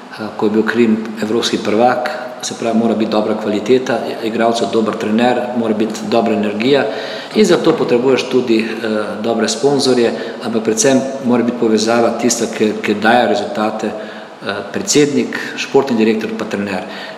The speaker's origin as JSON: {"language": "Slovenian", "town": "Ljubljana", "region": "Central Slovenia", "country": "Slovenia", "said": "sem jaz Ljubljančan hvaleže"}